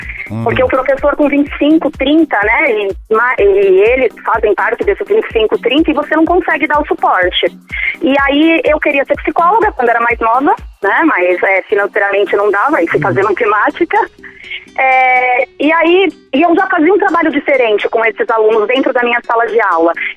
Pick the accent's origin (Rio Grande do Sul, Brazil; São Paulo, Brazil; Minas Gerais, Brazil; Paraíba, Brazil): São Paulo, Brazil; Guarujá; eu sou do Guarujá, São Paulo.